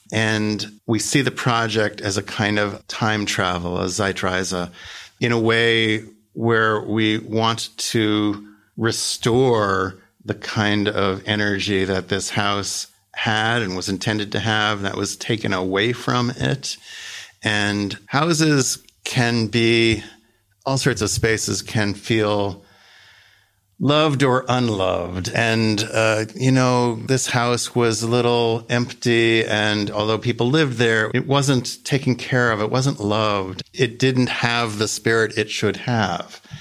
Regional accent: United States; I come from America and I'm Jewish, and I know a lot of my American friends and my Jewish friends don't understand

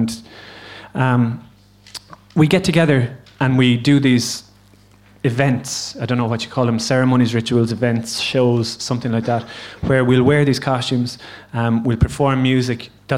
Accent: Limerick, Munster, Ireland; English is a second language; now in Gaeltacht, Ireland; And like, I'm from Limerick, but I learned it.

